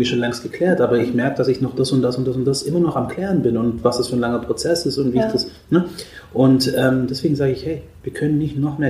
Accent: Stuttgart, Baden-Württemberg, Germany; also born or lived in Cairo / Rome; now in Berlin, Germany; Meine Eltern kommen ursprünglich aus Eritrea in Ostafrika. Ich bin aber in Kairo geboren worden und wir haben dann in Rom, Italien gelebt und sind dann nach Stuttgart gezogen. Also am Ende des Tages bin ich wahrscheinlich mehr Schwabe als alles andere.

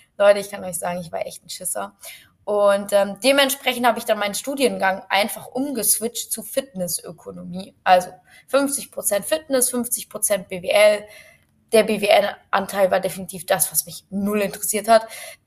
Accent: Frankfurt, Hesse, Germany; Also ich komme natürlich aus Deutschland, wie man wahrscheinlich unschwer auch hören kann. Aus Frankfurt tatsächlich, bin dort aufgewachsen, habe dort eigentlich mein Leben lang gewohnt. Also ich bin eigentlich eine richtig, richtig deutsche Kartoffel. Ja, meine Eltern sind auch beide deutsch.

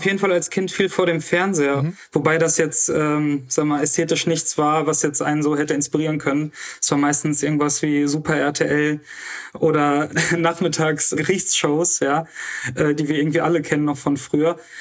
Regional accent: Oberhausen, North Rhine-Westphalia, Germany; Ich bin dann in Oberhausen groß geworden, zur Schule gegangen.

